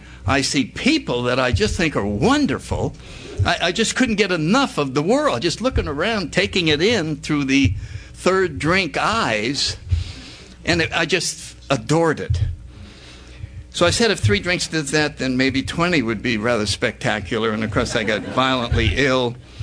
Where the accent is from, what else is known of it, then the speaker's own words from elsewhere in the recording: New Haven, Connecticut, United States; But I'll say very briefly that I grew up in New Haven, Connecticut. I was born in 1931.